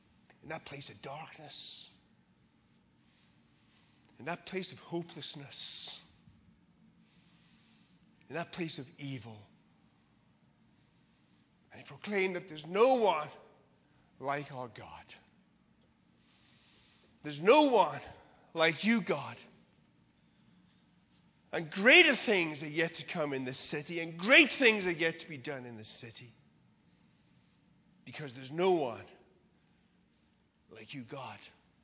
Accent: England, United Kingdom; because I'm English and we don't do that sort of thing.

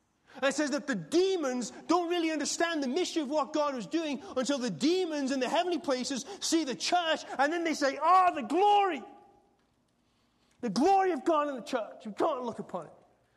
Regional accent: Alberta, Canada; I am a Christian … I'm an English Alberta Canadi

